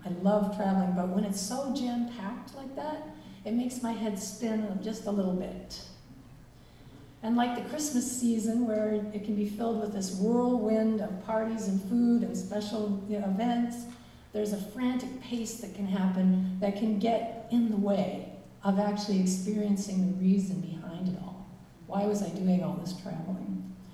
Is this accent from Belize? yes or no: no; Canada; It's a great time to be in Canada, let me tell you. And I got to visit with family members in my hometown